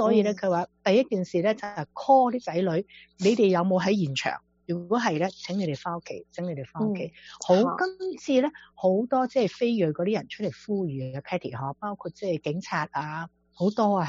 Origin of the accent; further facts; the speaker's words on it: China; 都係話指定咧係我哋中國人嘅